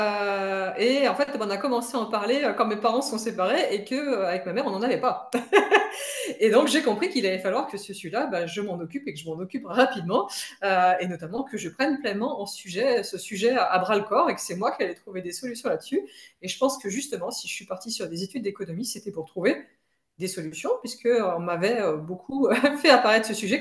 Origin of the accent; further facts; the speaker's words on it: Auvergne-Rhône-Alpes, France; Alors moi, je viens de Haute-Savoie et non, non, du coup, j'ai fui Paris parce que ben, je ne me sentais pas du tout parisienne.